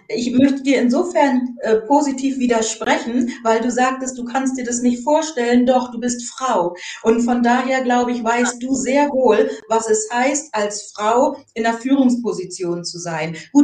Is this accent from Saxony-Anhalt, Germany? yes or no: no; Buxtehude, Lower Saxony, Germany; also born or lived in Hamburg; meine Eltern sind Nigerianer. Ich bin in Hamburg geboren, in Buxtehude aufgewachsen, bei einer deutschen Mama, also einer Pflegemutter. Und ja, wenn man eben als schwarze Person in einem weißen Umfeld aufwächst